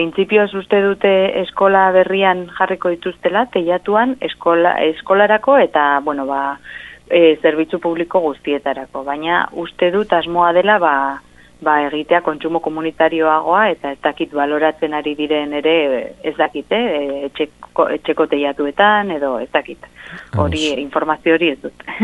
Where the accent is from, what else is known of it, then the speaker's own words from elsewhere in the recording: Uztárroz, Navarre, Spain; Bukatzeko Uztarrotze izango genuke, nire herria